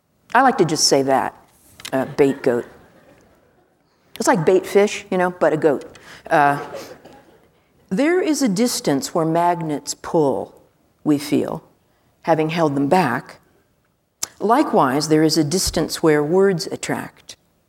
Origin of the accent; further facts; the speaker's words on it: California, United States; I'm from the desert also, but not from this desert. I'm from the Mojave Desert in California.